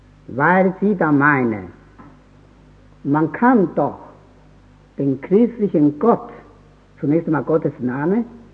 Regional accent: China; weil ich als Chinesin dazu neige, die historische Betrachtung dieser Phänomene durch die abendländische Wissenschaft eine gewisse Einseitigkeit zu verdächtigen

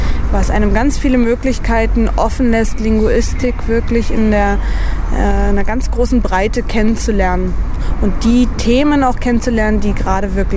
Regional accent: Berlin, Germany; ich bin 24 Jahre alt und ich komme aus Berlin.

